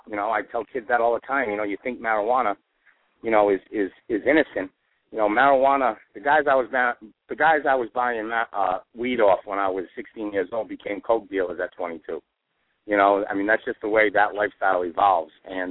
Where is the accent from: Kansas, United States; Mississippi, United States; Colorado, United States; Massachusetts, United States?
Massachusetts, United States; Fall River; growing up in Fall River and watching the history of Durfee basketball